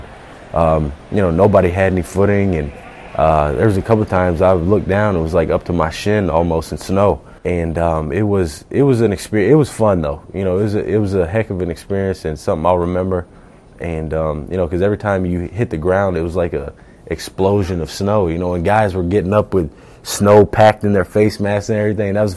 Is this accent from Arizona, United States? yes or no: no; Florida, United States; now in Philadelphia, United States; That's the only thing I can say, because I'm born and raised in Florida, and, you know, when it's snowing outside and stuff like, yeah, I don't think I can ever get used to the snow and all that.